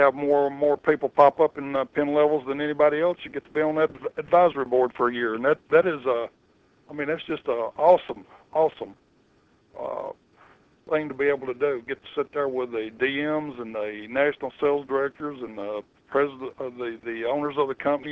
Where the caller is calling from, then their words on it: Kentucky, United States; I live in Kentucky.